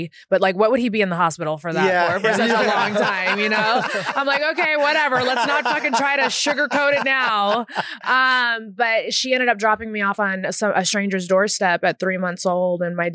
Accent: Las Vegas, Nevada, United States; also born or lived in Houston; But I was born in Houston, grew up in Vegas.

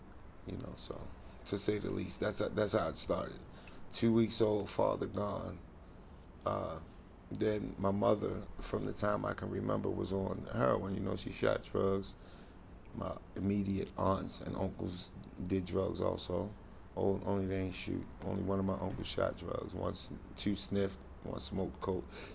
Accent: Baltimore, Maryland, United States; Yes, sir. Born and raised in Baltimore.

